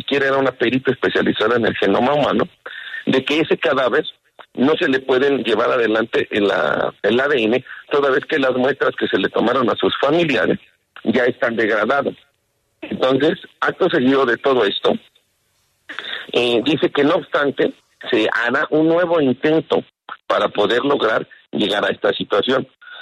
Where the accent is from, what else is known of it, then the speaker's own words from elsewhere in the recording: Teotihuacán, State of Mexico, Mexico; aquí en mi cultura de mi país, y más en las comunidades de donde yo soy, que es de aquí del municipio de Teotihuacán o de los municipios aledaños